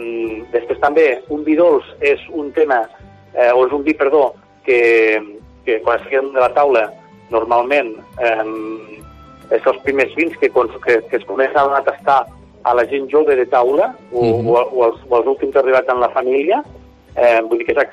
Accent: Mollerussa, Catalonia, Spain; jo soc de Mollerussa de fa 40 anys, però em feia 20 que estava fora de casa treballant, no? Girona, Vic, Barcelona

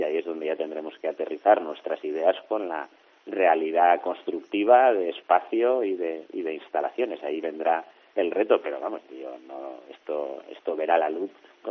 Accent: Castellón, Valencian Community, Spain; Yo soy de aquí, de Castellón

